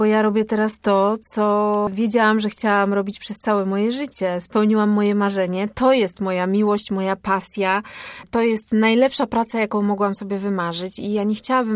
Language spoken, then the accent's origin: Polish; Nowa Sól, Lubusz Voivodeship, Poland; Pochodzę z małego miasta, urodziłam się w Nowej Soli, tam spędziłam większość życia.